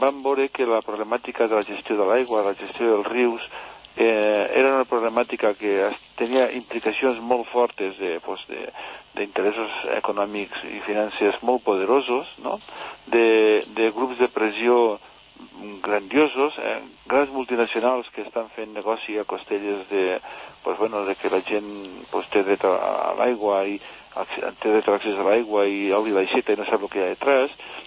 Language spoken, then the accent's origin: Catalan; Tortosa, Catalonia, Spain; vaig tornar cap a Tortosa, que jo soc de Tortosa